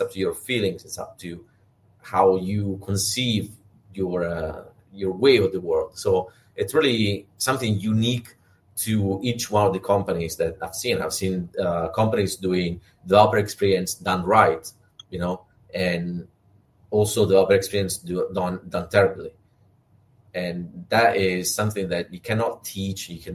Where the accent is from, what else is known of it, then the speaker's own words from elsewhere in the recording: Italy; You know, we're Italians. I'm Italian. I was born in Italy.